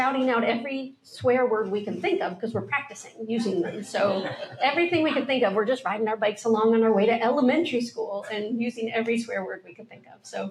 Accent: New Jersey, United States; I grew up in South Jersey

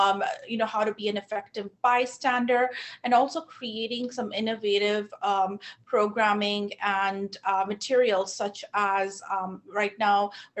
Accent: India; I saw the deep impact of classism and casteism in my community and folks around me growing up in India.

